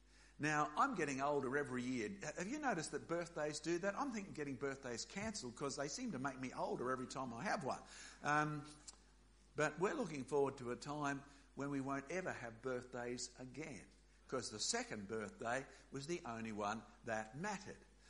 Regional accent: Australia; Now, I'm from Australia. My dad was from Scotland.

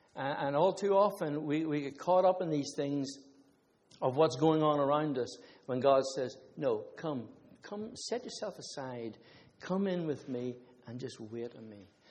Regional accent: Ireland; Sorry, I'm just Irish, all right?

